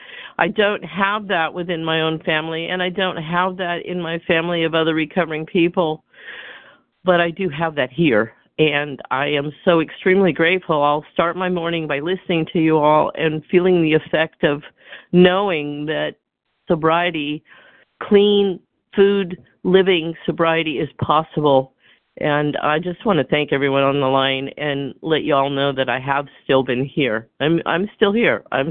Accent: California, United States; I'm from California

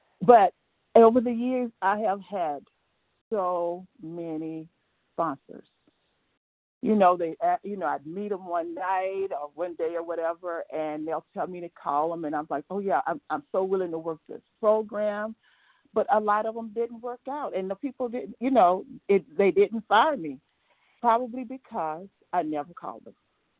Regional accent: Atlanta, Georgia, United States; I'm from Metro Atlanta, Georgia.

